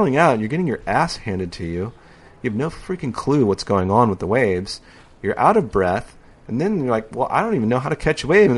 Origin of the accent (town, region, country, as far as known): San Diego, California, United States; born or raised there